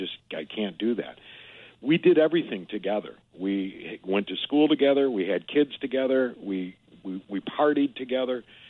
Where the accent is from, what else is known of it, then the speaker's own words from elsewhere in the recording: Michigan, United States; I grew up outside Detroit, and it's the Midwest.